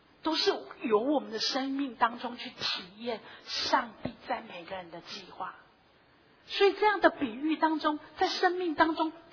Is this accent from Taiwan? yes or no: yes; Taiwan; 我是一个台湾人，我应该是有民主意识，